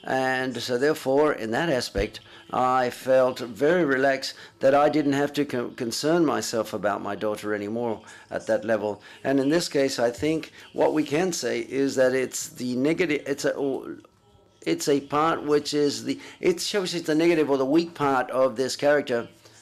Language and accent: English; Japan; English is a second language; I was born in Japan and I was brought up in Japan, so therefore I can say that I identify myself with the Japanese culture.